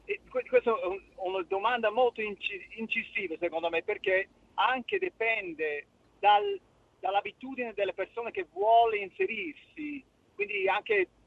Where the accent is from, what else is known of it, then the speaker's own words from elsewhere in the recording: Australia; Italian is a second language; io sono australiano, ci siamo andati nel 4, siamo rientrati in Australia nel 2015.